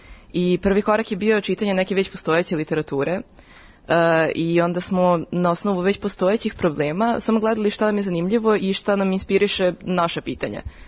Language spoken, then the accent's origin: Serbian; Pančevo, Vojvodina, Serbia; isto iz seminara matematike, iz Pančeva sam.